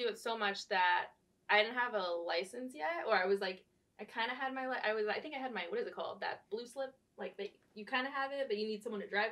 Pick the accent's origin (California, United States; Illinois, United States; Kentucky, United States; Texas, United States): California, United States; Riverside; Riverside, California.